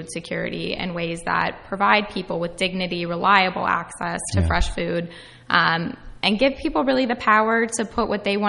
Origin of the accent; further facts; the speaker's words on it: New Jersey, United States; So, I grew up in Hunterdon County and had no experience on a farm.